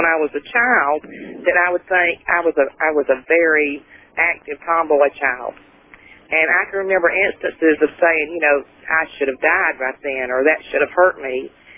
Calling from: Greenville, South Carolina, United States; from Greenville, South Carolina.

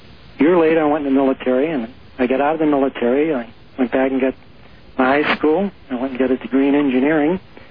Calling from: Albuquerque, New Mexico, United States; Albuquerque.

